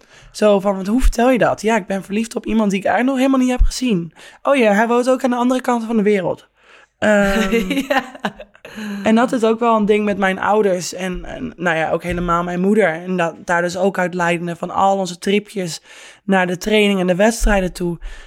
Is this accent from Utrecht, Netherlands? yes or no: yes; Schalkwijk, Utrecht, Netherlands; ik kom uit Schalkwijk, klein dorpje.